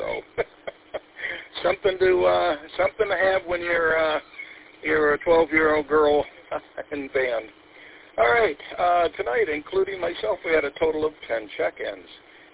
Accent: Michigan, United States; I said I was from Michigan, and he asked where in that.

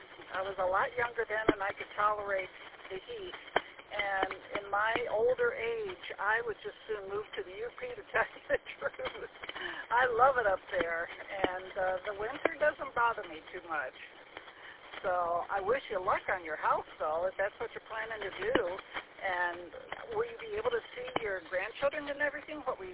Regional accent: Lapeer, Michigan, United States; I'm from Lapeer area and just went for my morning walk, so I'm headed home now.

